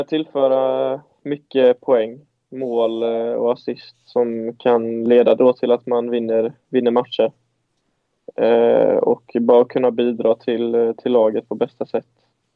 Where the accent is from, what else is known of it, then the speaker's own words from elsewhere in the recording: Halmstad, Halland County, Sweden; Utan Halmstad ligger i Halland, heter det.